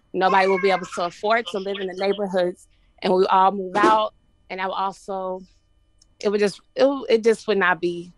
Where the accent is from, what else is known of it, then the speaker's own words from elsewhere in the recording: Chicago, Illinois, United States; I'm from Chicago. A lot of my friends, they come here and they're going to come here regardless.